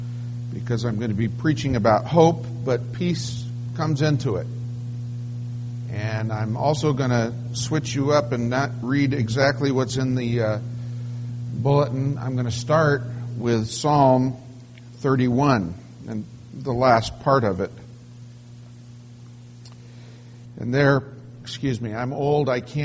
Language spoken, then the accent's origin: English; Los Angeles, California, United States; Actually, I grew up in Los Angeles, and cold weather to us was like 60 degrees, so we're in good stead.